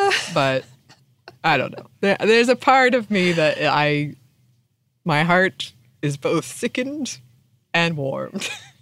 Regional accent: Florida, United States; We grew up in Florida, so that's not uncommon.

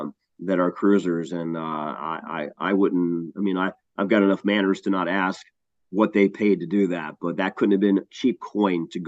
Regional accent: Ohio, United States; I'm from Ohio originally

